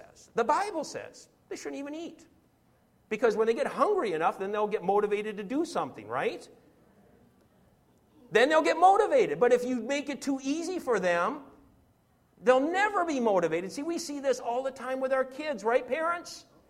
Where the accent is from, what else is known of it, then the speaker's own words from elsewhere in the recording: Minnesota, United States; it was called the Protestant work ethic or the Midwestern work ethic, because I grew up in Minnesota